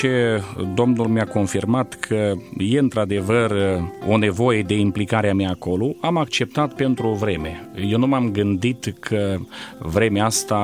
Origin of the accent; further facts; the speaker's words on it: Corocăiești, Romania; nu sunt din Câmpul Lung, stau la o distanță considerabilă, provin din localitatea Corocăiești, deci de acasă, de la mine și până la Câmpul Lung, am aproximativ 100 de kilometri.